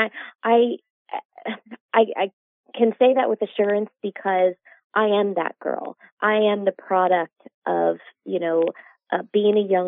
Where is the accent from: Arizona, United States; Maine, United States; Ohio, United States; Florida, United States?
Florida, United States; Orlando; growing up in Orlando and my dad was a cast member and I was practically raised on Main Street USA